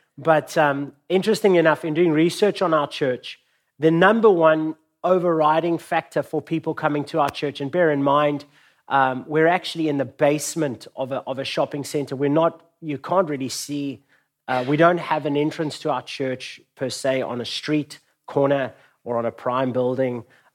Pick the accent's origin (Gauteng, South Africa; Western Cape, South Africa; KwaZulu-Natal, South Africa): Gauteng, South Africa; Johannesburg; I come all the way from Johannesburg, South Africa.